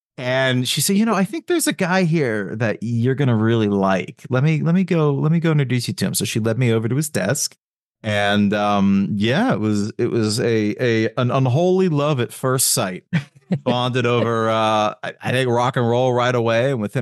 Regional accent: Massachusetts, United States; One of my gigs was I was like an understudy at this bar in my hometown outside of Boston that did an incredible trivia night every Tuesday.

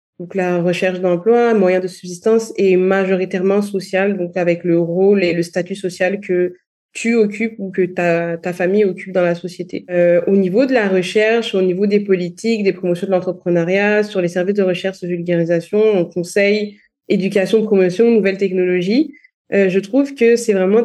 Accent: Gabon; Étant petite, moi, j'ai beaucoup voyagé au travers de mon pays d'origine. Quand j'avais, je pense, 12 ans, on faisait un petit peu le tour du Gabon en famille.

